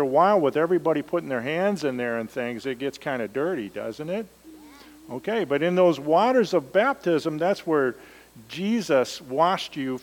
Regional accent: Elkhart, Indiana, United States; So when I was about 4 years old, I grew up in Elkhart, Indiana

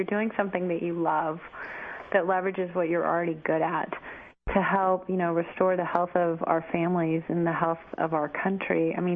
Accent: Texas, United States; I grew up in Texas, so, you know, we tend to grill salmon with a husband from Seattle

